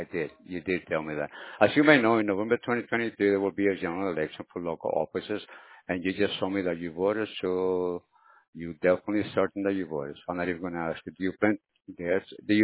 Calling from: Ohio, United States; Ohio. We're calling about the city council of the city of Columbus in Ohio.

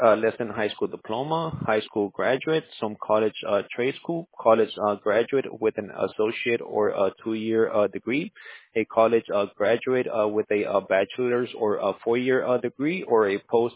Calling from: Tampa Bay, Florida, United States; Yes, we are calling, sir, from Tampa Bay, Florida.

